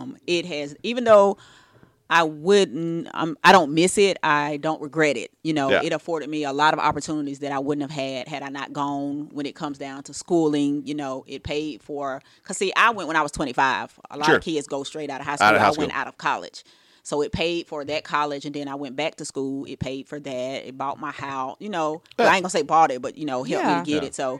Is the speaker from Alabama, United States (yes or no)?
yes; Jasper, Alabama, United States; also born or lived in Pleasant Grove; We were in Pleasant Grove before that, and we are originally from Jasper, Alabama.